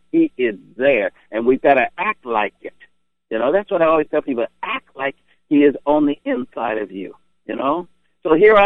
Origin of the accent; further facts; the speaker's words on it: California, United States; My grandmother Mary, I grew up in California. Grandmother Mary lived in Houston.